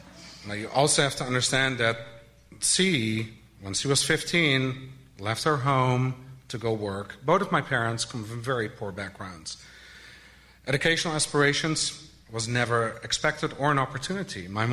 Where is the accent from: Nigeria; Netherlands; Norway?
Netherlands; moved away as an adult; now in United States; As some of you know, I grew up in the Netherlands.